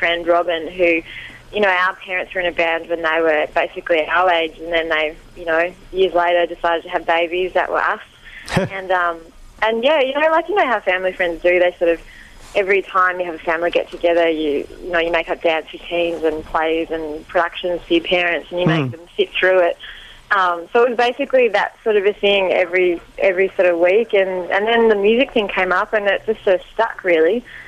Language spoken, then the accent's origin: English; Melbourne, Victoria, Australia; we're from Melbourne